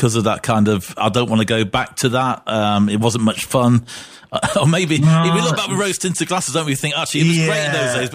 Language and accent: English; United Kingdom; And I, as a British person, was really surprised how much it would cost to maybe just have a broken arm in the US